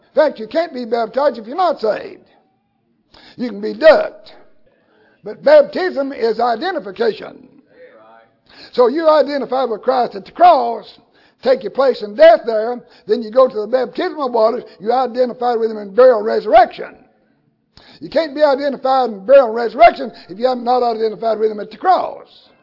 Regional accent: the South, United States; I'm glad I was born and raised in the country. Actually, I'm glad I was born in America. And I'm glad I was born down south in America.

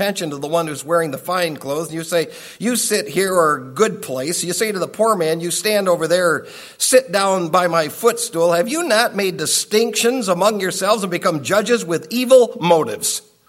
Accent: Michigan, United States; And of course, I'm walking in the heat. I'm from Michigan.

